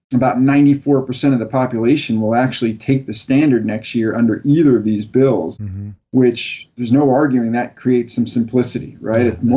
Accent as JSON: {"language": "English", "region": "Colorado", "country": "United States", "lives_now": "New York, United States", "said": "Yeah, I'm from Colorado, so this is actually fairly balmy for me."}